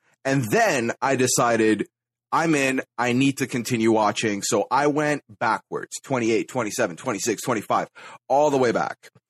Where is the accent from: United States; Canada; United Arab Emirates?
United Arab Emirates; Dubai; moved away as an adult; I was born and raised in Dubai. I didn't move here until I was 19.